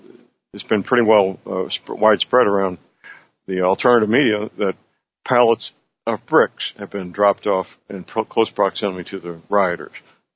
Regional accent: St. Louis, Missouri, United States; locally in St. Louis, Missouri, my hometown, local prosecutor refused to file charges

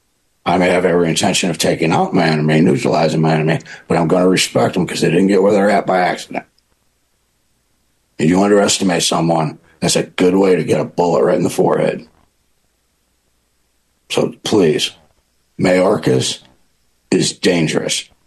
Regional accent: United States; But as an American, I never liked the Patriot Act.

